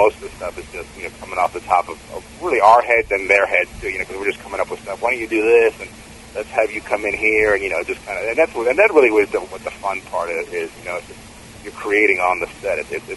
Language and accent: English; Takoma Park, Maryland, United States; now in Frederick, United States; Yeah, I mean, I grew up in Tacoma Park, and I moved to Frederick about 7 years ago. And my wife and I love it here.